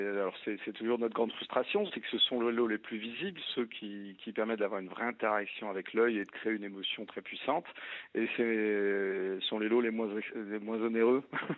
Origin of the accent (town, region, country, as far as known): France